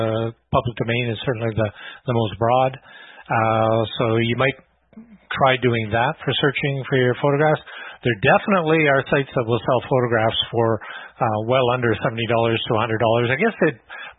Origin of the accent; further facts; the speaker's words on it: Canada; even though I'm from Canada